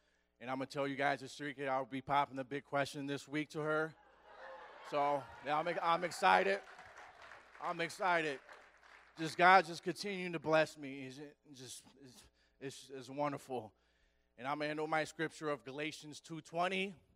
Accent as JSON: {"language": "English", "town": "Rochester", "region": "New York", "country": "United States", "said": "I'm from Rochester, New York. I'm 33 years old, and just like my brother Brian, I was raised up in a church, single parent with two brothers and two sisters."}